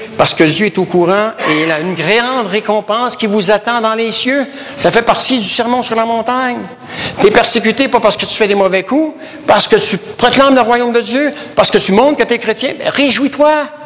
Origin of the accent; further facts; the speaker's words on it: Canada; now in Belgium; Je n'ai sûrement pas d'ici avec l'accent que j'ai, hein. Et je leur dis, non, je viens du Canada.